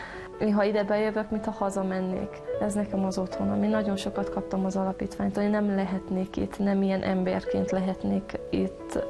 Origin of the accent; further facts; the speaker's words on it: Harghita, Romania; now in Deva, Romania; Én Csíkcsazószegről kerültem ide az alapítványhoz 2002-ben.